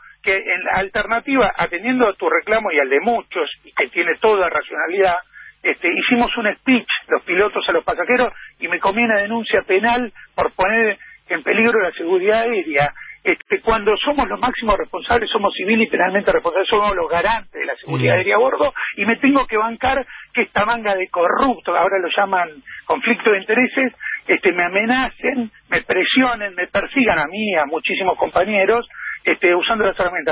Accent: Argentina; ¿No te parece una inmoralidad que como argentinos veamos que nos están afanando los cielos

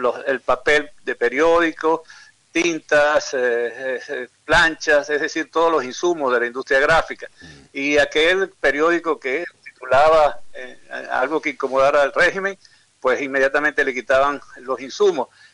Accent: Venezuela; Efectivamente, esa es otra de las características de lo que sucede en mi país. Lamentablemente, me duele reportar cosas como estas. Pero en Venezuela la censura a los medios de comunicación social es otra constante

